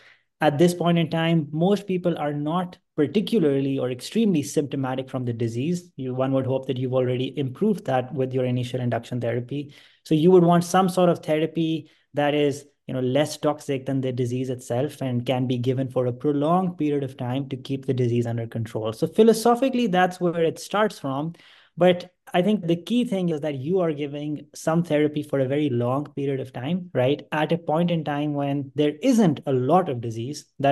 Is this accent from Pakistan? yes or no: yes; Pakistan; now in Utah, United States; I'm currently in Utah at the Huntsman Cancer Institute. I'm originally from Pakistan